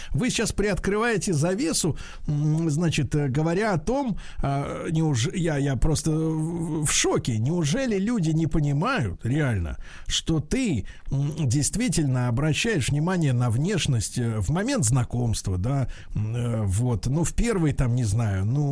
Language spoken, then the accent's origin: Russian; Saint Petersburg, Russia; я тоже ленинградец